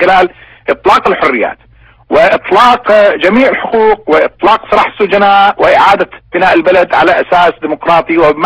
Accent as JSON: {"language": "Arabic", "country": "Iraq", "said": "هذا احنا من وجهة نظرنا كعراقيين كمواطنين يهمنا مصير بلدنا"}